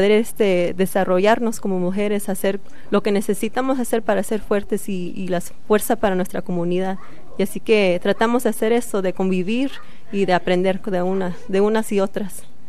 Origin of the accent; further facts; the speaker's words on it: Los Angeles, California, United States; yo vengo de Los Ángeles, California, y yo organizo mucho con las chicanas